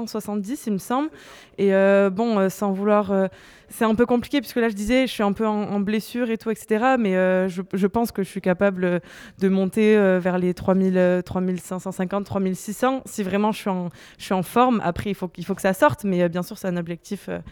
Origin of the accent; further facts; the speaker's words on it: Hossegor, Nouvelle-Aquitaine, France; je viens du sud-ouest, de Cabretan Hossegor